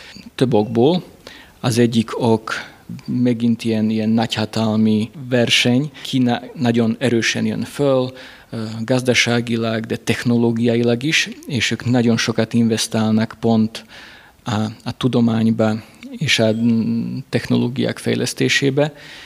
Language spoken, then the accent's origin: Hungarian; Rožňava, Košice Region, Slovakia; Viszont mivel, hogy Rozsnyón nőttem föl, mint szlovákiai magyar, most Csehországban dolgozok